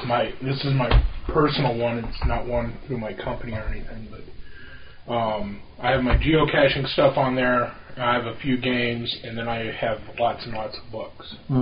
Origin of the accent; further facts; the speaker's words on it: Dodge City, Kansas, United States; born there; I was born in Dodge City, Kansas. Another torture item as a kid, being a resident of Dodge City for the first 9 months of my life.